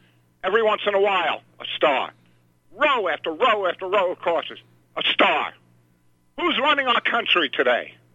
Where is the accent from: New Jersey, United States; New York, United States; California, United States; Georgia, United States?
New York, United States; I was born and raised in New York. I've told people this. My family, I come from a Democratic family.